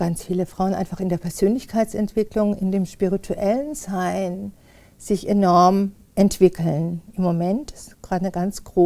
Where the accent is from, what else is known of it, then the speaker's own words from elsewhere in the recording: Freiburg, Baden-Württemberg, Germany; ich komme ursprünglich aus Freiburg